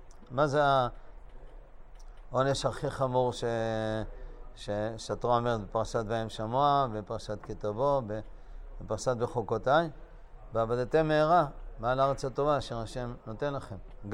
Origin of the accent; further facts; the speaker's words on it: Bnei Brak, Tel Aviv District, Israel; אני גדלתי בצעירותי בבני ברק, עיר באמת נחמדה.